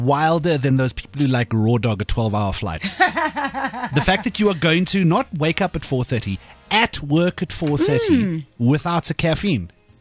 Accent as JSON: {"language": "English", "country": "South Africa", "said": "Do you know how tough it must be existing as a South African if you don't like rugby?"}